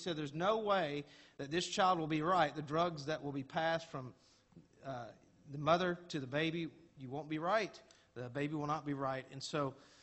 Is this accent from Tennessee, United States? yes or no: yes; Newport, Tennessee, United States; born there; I was born in Newport, Tennessee.